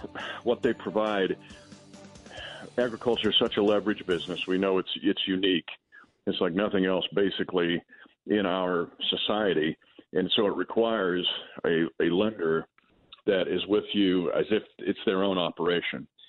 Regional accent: Kansas, United States; I grew up in Smith County, and he's got ties to Phillips County, which is the next county to the west.

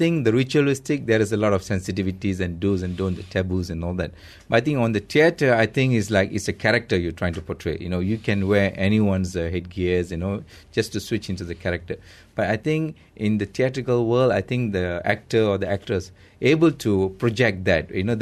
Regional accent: Malaysia; So I'm more a Malaysian.

